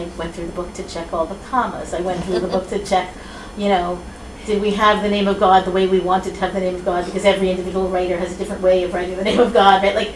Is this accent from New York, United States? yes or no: no; Boston, Massachusetts, United States; I grew up in Boston.